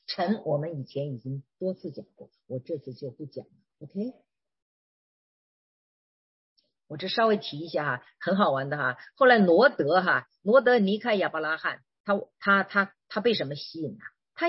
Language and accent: Chinese; China; 我50多岁了，我小的时候在中国看的房子顶多3层4层